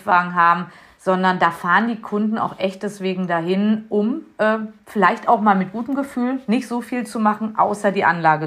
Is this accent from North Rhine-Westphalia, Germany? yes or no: yes; North Rhine-Westphalia, Germany; also wir kommen aus Nordrhein-Westfalen. Unser Flughafen, also der nächste ist Düsseldorf.